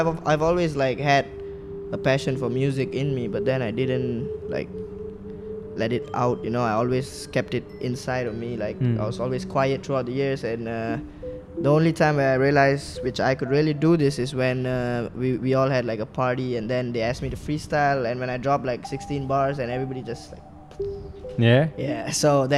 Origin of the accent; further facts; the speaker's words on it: Puchong, Selangor, Malaysia; also born or lived in Petaling Jaya / Subang; I was born in PJ and I was raised in Puchong. So and I moved to Subang like when I was 16.